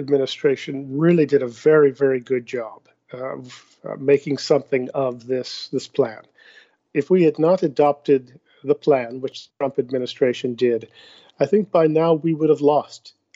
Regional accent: United States; But at the same time, as an American, we have to want them to succeed.

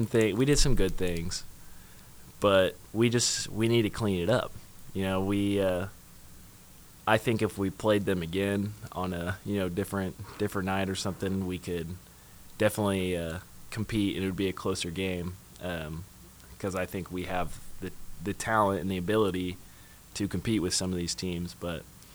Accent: Kansas City, United States; Yeah, I'm from Kansas City, but I got a little bit closer.

